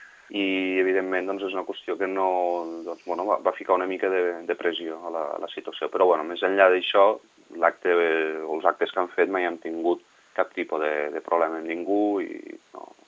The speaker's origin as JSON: {"language": "Catalan", "town": "Vandellòs", "region": "Catalonia", "country": "Spain", "said": "jo ho puc dir de primera mà perquè sóc de Vandellòs i aquí també passa una mica el mateix"}